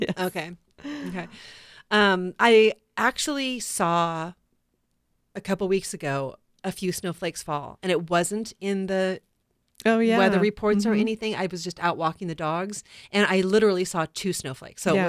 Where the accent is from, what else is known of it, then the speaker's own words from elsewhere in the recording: Kodiak Island, Alaska, United States; Yes, there was the big earthquakes in Alaska, and my family, I'm from Kodiak Island, which has a problem with tsunamis after big earthquakes.